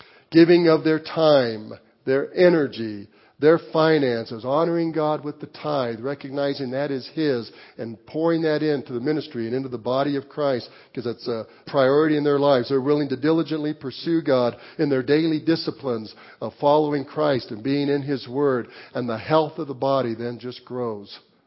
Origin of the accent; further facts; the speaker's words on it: Walsenburg, Colorado, United States; when I grew up in my hometown of Walsenburg, Colorado in the 50s